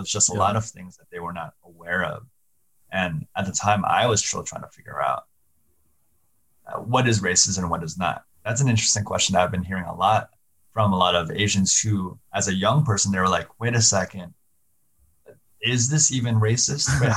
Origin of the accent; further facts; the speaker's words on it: Kansas, United States; for me growing up in Kansas, you know, so much of what I was taught was kind of keep your head down, don't cause problems.